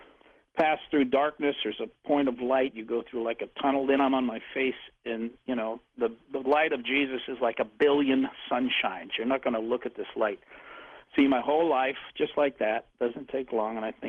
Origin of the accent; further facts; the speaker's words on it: Florida, United States; By the way, my hometown and my brother is in St. Lucie County, Fortress, Florida